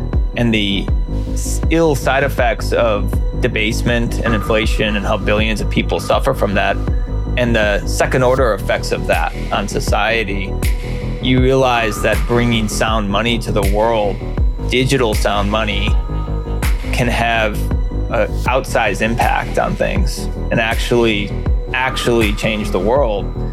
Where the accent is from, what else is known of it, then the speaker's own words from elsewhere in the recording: United States; gave us a pretty good quality of life growing up in the United States.